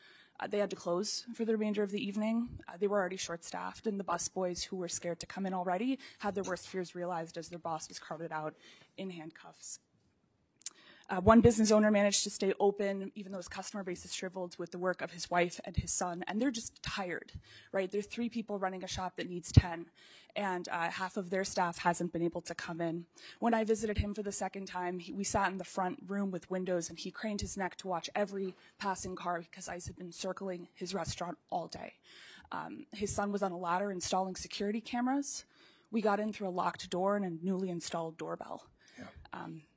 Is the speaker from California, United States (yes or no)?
no; Northfield, Minnesota, United States; I'm here from Northfield, Minnesota, a town of 20,000 people, halfway to Rochester.